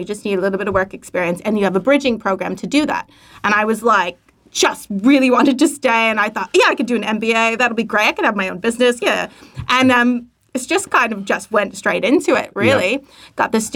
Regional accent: New York, United States; now in New Zealand; And I've been in New Zealand for about 9 years, I want to say, on and off. But I'm from New York.

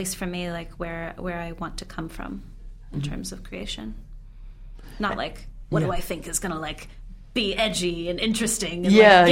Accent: Los Angeles, California, United States; I grew up in Los Angeles, and I was working in Boston and New York quite a bit.

